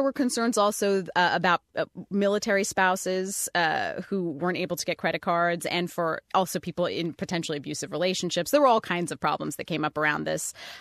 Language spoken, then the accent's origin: English; Idaho, United States; I am planning on going home to my home state, Idaho, this summer to see my family.